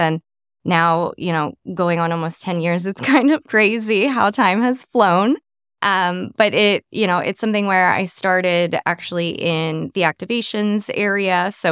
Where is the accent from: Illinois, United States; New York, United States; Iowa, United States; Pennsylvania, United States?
Pennsylvania, United States; Nazareth; No, born and raised in Nazareth, Pennsylvania, actually. My whole family is there